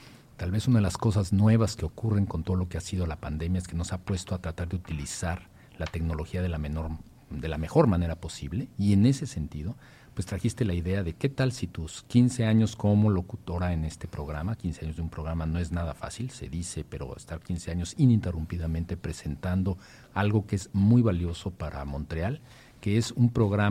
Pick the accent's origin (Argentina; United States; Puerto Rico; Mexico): Mexico; nuestra manera de mostrarnos mejor ante el mundo como mexicanos